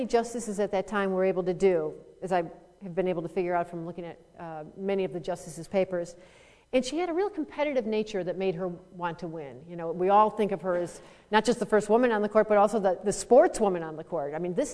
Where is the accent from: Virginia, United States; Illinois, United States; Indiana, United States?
Illinois, United States; Chicago; Because I'm from Chicago, I always played the upper Midwest card, you know.